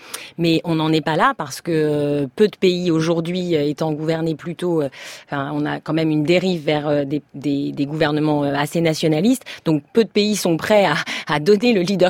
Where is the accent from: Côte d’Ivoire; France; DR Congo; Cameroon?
France; en tant que Française